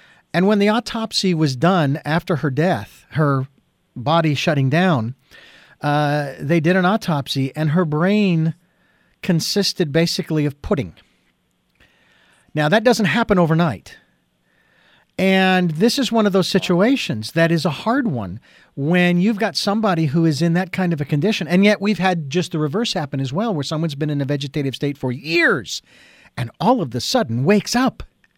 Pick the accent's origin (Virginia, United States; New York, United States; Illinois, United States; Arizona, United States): Arizona, United States; Phoenix; in the area of Florence, Arizona, where I was born and raised in Phoenix, but that's where she lived.